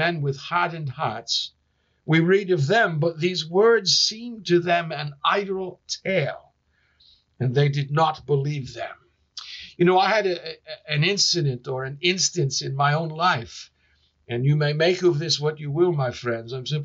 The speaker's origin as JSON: {"language": "English", "town": "Boston", "region": "Massachusetts", "country": "United States", "tie": "born or raised there", "said": "I was raised outside of Boston and directly adjacent to my property, our property, was a large Jewish cemetery."}